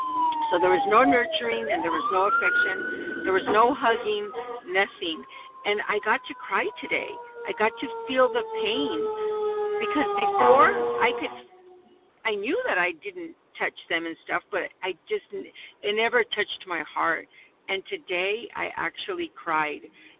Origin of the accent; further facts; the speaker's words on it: California, United States; from California.